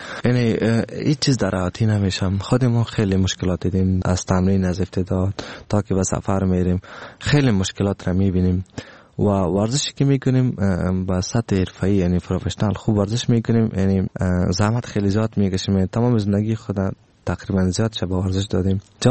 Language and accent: Persian; Afghanistan; همی گپ ماست برش که ما افغان هستم، در مقابلتان شکست نمیخوریم